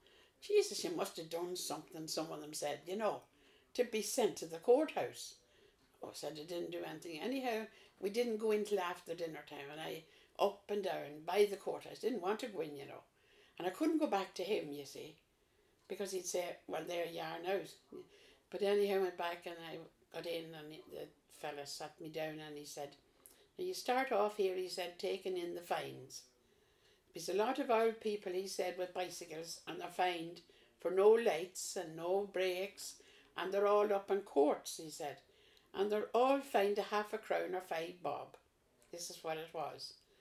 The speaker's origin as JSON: {"language": "English", "town": "Enniskillen", "region": "Northern Ireland", "country": "United Kingdom", "tie": "born or raised there", "said": "I'm only 21. I was born and reared in Queen Street, Enniskillen."}